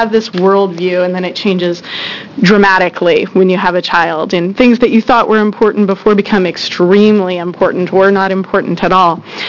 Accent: Beaverton, Oregon, United States; I'm from the Beaverton-Tigard area

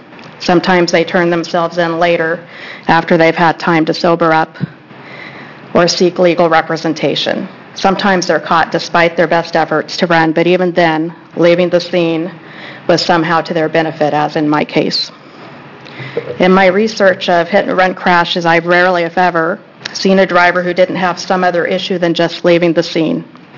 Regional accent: Vancouver, Washington, United States; I'm from Vancouver, Washington.

